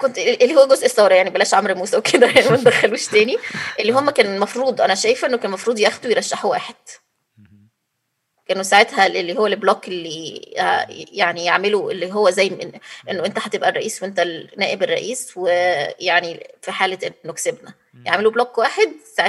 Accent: Egypt; وكمان كانوا مثلا عندنا في مصر بيقول

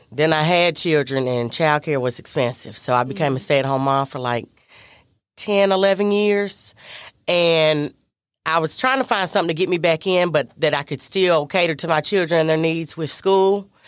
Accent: Charlotte, North Carolina, United States; I'm born and raised in Charlotte.

